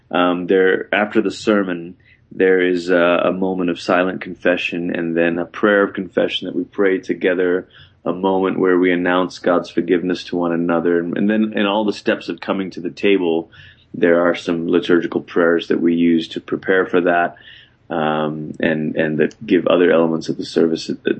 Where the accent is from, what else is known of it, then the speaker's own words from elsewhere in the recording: Malaysia; I grew up in Malaysia. My mom was from Singapore. My dad was from Malaysia.